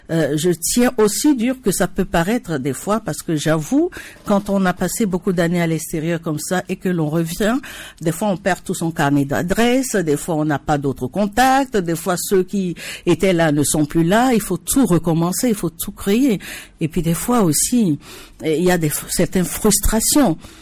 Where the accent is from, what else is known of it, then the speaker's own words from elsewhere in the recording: Togo; moved away; ça fait des années que j'ai quitté le Togo, mais bon, mon pays m'appelle dans mon âme et dans ma conscience.